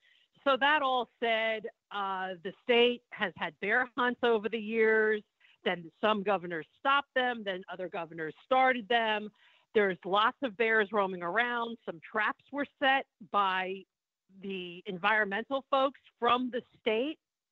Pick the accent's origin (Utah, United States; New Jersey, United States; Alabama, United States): New Jersey, United States; For full disclosure, I am from New Jersey. I was born there.